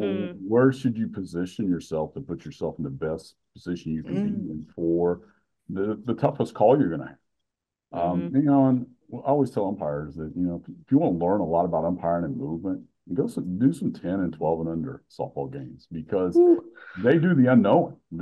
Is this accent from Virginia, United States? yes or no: no; Indiana, United States; I'm originally from Indiana.